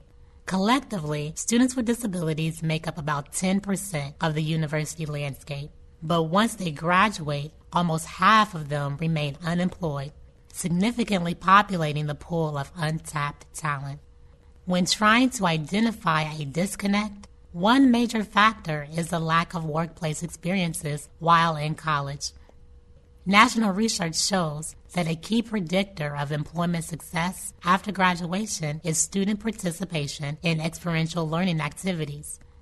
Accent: Columbus, Ohio, United States; After graduating, I returned to my hometown of Columbus, Ohio

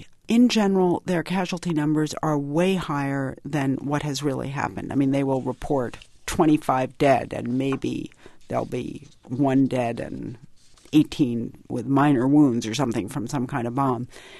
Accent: New York, United States; I'm a New Yorker

